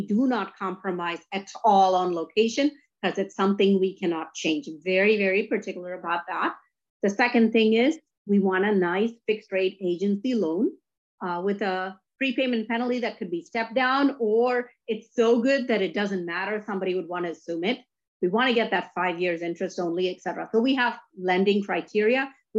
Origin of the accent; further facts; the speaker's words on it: India; moved away as an adult; now in United States; I grew up in India with parents making $50 a month. I wanted to come to the US